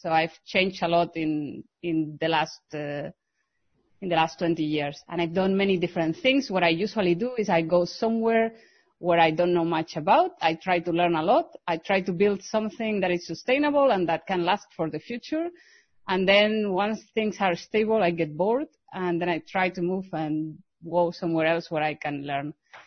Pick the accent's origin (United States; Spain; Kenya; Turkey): Spain; English is a second language; also born or lived in United Kingdom / France; now in Germany; I'm originally from Spain, and I really like exploring the world. So I've lived in, as well, the UK. I've lived in France for 5 years, and now I'm living in Germany. I've been here for 2 years.